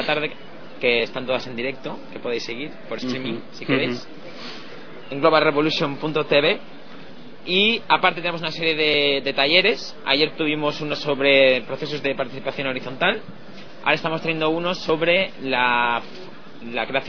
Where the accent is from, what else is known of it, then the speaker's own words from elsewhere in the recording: Valencia, Valencian Community, Spain; now in Amsterdam, Netherlands; soy de Valencia pero vivo en Ámsterdam.